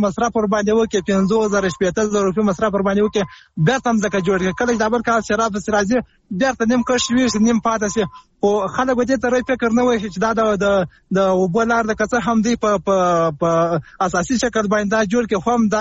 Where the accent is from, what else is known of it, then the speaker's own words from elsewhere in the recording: Helmand, Afghanistan; د هلمند اولاد